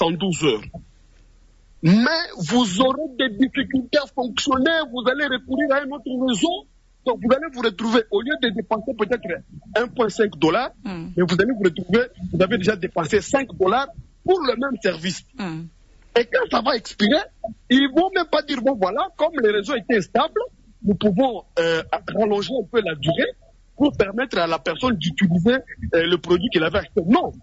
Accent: DR Congo; nous sommes Congolais

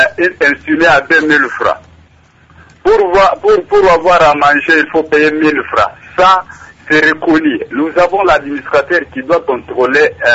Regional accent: Baraka, South Kivu, DR Congo; Parce que ici chez nous, à Baraka, quand on t'arrête, avant d'avoir la nourriture en prison, il faut que vous payiez quelque chose.

